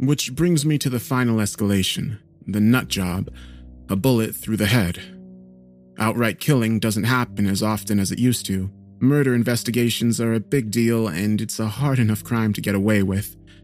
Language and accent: English; Belfast, Northern Ireland, United Kingdom; I was born in Belfast, growing up in a run-down housing estate on the outskirts of the town.